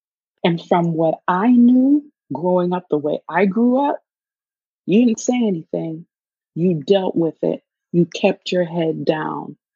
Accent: Pennsylvania, United States; I grew up in Pennsylvania, and it was through all of my, most of my elementary school years from fourth to sixth grade, bullied on a regular basis.

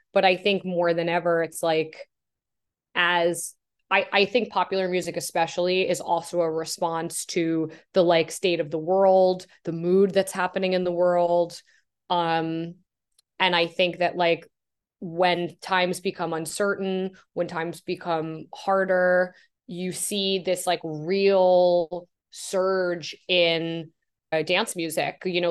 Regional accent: New York, United States; I'm from New York. My family lives in New York. I was going back and forth between New York and London a lot.

